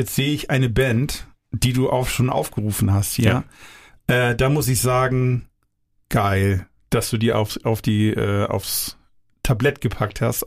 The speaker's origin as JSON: {"language": "German", "town": "Ostrohe", "region": "Schleswig-Holstein", "country": "Germany", "tie": "born or raised there", "said": "am nächsten Tag ging bei uns in meinem Heimatdorf rum, ich sag nie welches Heimatdorf, aber es ist Ostrohe"}